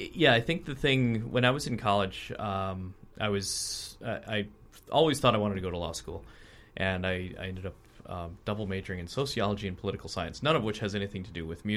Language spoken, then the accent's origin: English; Minnesota, United States; Don't forget, I'm from Minnesota. Everything sounds goofy to me.